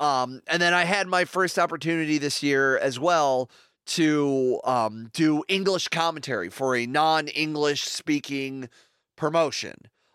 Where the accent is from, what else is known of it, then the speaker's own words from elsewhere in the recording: Ohio, United States; Neo Pro Wrestling, which is around where my hometown is, about 3 hours southeast of me. In Ohio